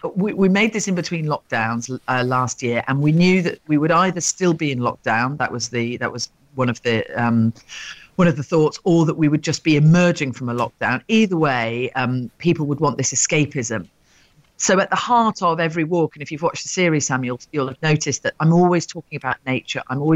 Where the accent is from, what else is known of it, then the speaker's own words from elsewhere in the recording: East Midlands, United Kingdom; now in London, United Kingdom; I grew up in Rutland.